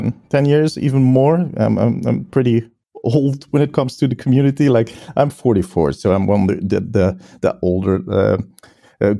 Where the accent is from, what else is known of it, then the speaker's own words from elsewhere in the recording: Belgium; English is a second language; especially because you can tell by my accent, I'm not a native speaker. I'm from Belgium.